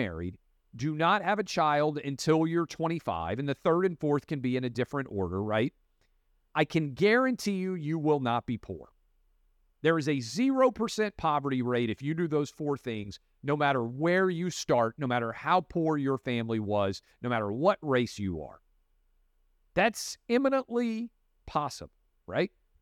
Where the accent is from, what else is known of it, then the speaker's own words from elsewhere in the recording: Tennessee, United States; And I grew up in Tennessee and have been all over the South.